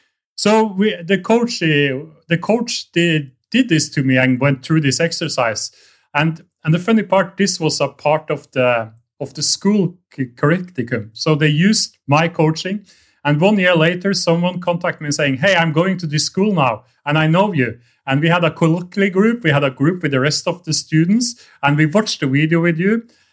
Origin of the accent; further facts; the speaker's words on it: Norway; moved away as an adult; now in abroad; Moved there because I'm from Norway, so I was didn't feel I was fitting in the Norwegian society